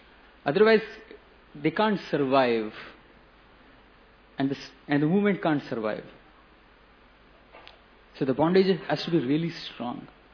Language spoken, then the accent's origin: English; Karnataka, India; first language Kannada; English is a second language; moved away as an adult; now in Mumbai, India; I am from Karnataka, right? My mother tongue is Kannada. So it's been 20 years since I've come to Mumbai.